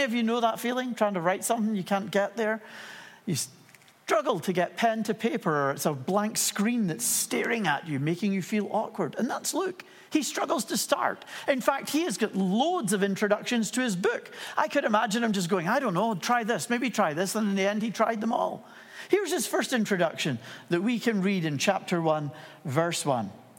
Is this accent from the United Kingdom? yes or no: yes; Dunfermline, Scotland, United Kingdom; also born or lived in Dundee; I was born in Dundee in Scotland. When we were 6 months old, I was 6 months old. We moved to another town called Dunfermline.